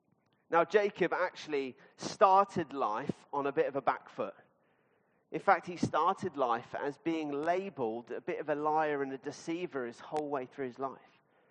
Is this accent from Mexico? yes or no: no; Fareham, South East England, United Kingdom; But yes, I grew up in Fareham. It was my home church from about when I was about 8 years old.